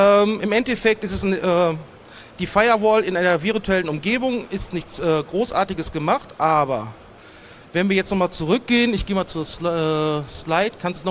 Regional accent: Düsseldorf, North Rhine-Westphalia, Germany; Wir haben alleine in Düsseldorf, aus Erfahrung, wo ich herkomme, 7 Firmen

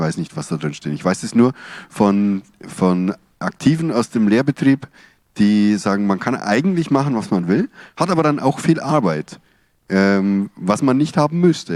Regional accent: Bavaria, Germany; Ich komme aus Bayern

